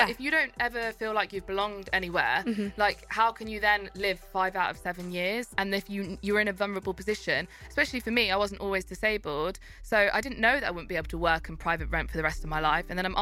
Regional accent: Leicester, East Midlands, United Kingdom; now in London, United Kingdom; I am from Leicester. Couldn't go back to Leicester

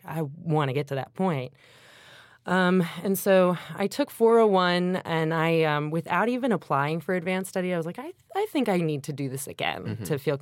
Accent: Kent, Ohio, United States; The Cleveland, Akron area. Went to Walls Elementary, Kent, Ohio.

